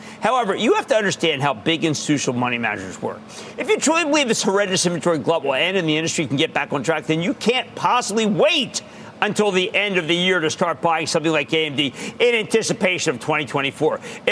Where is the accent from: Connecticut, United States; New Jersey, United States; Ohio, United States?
New Jersey, United States; Bill in my home state of New Jersey.